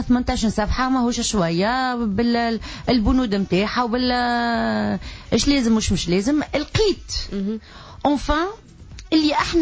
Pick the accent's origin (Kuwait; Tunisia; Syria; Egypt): Tunisia; كيف انا تونسي وهذايا برنامج تونسي وفي تونس